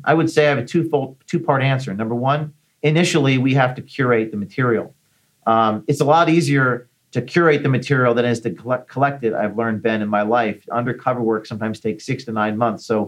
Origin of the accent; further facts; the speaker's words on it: Ireland; And as an Irishman, I said, well, this offends my heritage.